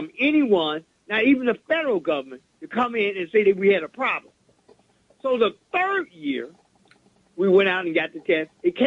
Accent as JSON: {"language": "English", "town": "Chicago", "region": "Illinois", "country": "United States", "tie": "born or raised there", "lives_now": "Benton Harbor, United States", "said": "Well, I'm actually from Chicago. I was born and raised in the city of Chicago."}